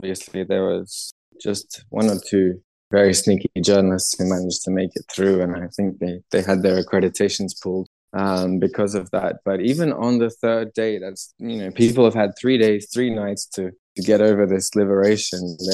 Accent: Sydney, New South Wales, Australia; now in Europe; I am from Sydney in Australia, from quite a long way away from where I am now. But I've lived in and studied in Europe for 7 years now

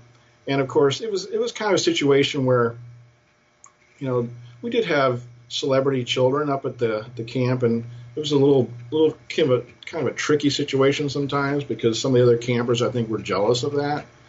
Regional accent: San Diego, California, United States; of course, I grew up in San Diego, California, mm-hmm. and we moved there in the mid-70s

